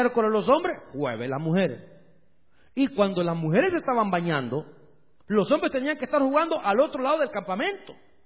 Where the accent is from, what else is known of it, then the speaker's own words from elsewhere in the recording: El Salvador; moved away; en mi país, en El Salvador, quiero hablar de mi país.